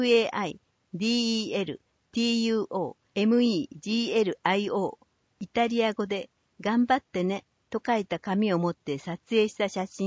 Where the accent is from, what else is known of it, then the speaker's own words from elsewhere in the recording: Yakage, Okayama, Japan; 私、矢掛町出身です。